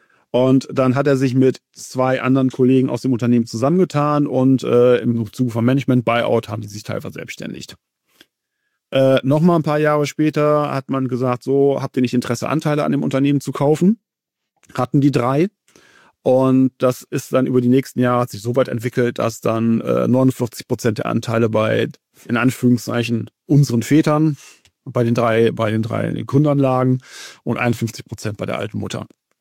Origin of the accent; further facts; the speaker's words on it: Mönchengladbach, North Rhine-Westphalia, Germany; born there; now in Meppen, Germany; bin 42 Jahre, zwei Kinder, wohnen im wunderschönen Meppen. Muss dazu sagen, ich bin ein zugezogener Meppener, gebürtiger Mönchengladbacher. Aber der Familie wegen dann nach Meppen gezogen.